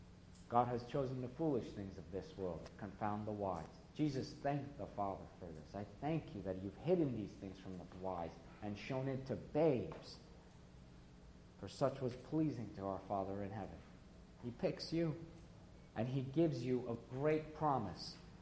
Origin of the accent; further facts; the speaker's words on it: New York, United States; English is a second language; I grew up in New York State, a child of two worlds. I grew up in the school systems. I was learning English and being a student in the school systems of New York State.